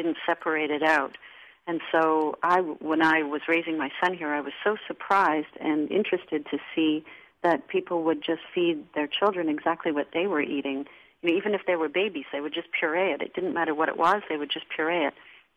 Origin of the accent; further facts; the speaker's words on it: Canada; I'm from Canada, and so I was in Toronto visiting family